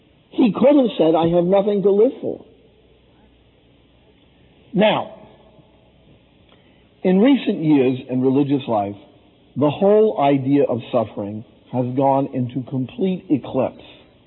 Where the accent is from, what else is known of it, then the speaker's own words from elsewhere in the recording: Jersey City, New Jersey, United States; in 250th place was my hometown, Jersey City.